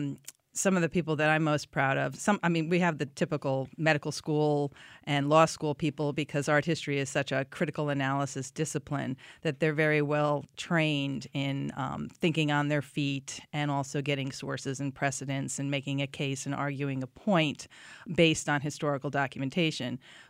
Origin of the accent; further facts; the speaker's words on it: New York, United States; I think when I got off the plane in Milan, and I'm from New York, and it looked a lot like New Jersey.